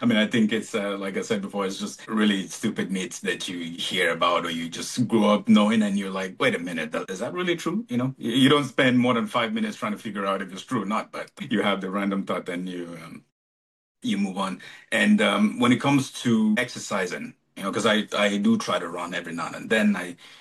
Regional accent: Cameroon; Because I'm, born and raised in Cameroon, and so it's tropical, it's warm, and we have the rainy and dry season, right?

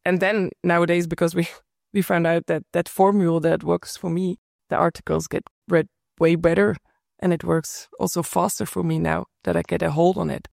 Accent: Belgium; English is a second language; now in Netherlands; especially because I'm from Belgium.

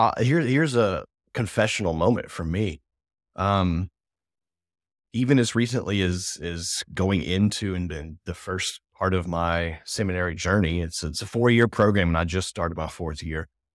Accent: Alabama, United States; I'm now living back in my home state of Alabama

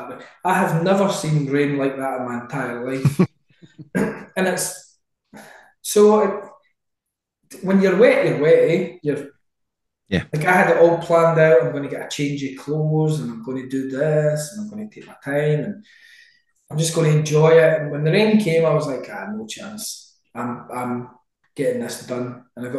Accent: Falkirk, Scotland, United Kingdom; So they came out with family and stuff because I'm from Falkirk.

